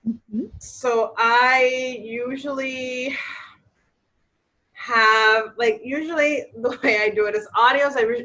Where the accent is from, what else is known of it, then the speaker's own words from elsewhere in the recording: Dominican Republic; But you know, like, growing up in the Dominican Republic, my dad, like, his business was television.